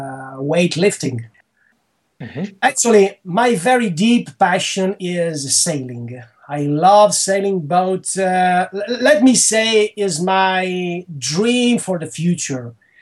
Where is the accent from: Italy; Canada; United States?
Italy; Bologna, Emilia-Romagna; English is a second language; I was born in Bologna, as I said. There I got my childhood, my adolescence, and afterwards my medium and high school. Also, I got there my 6 years bachelor degree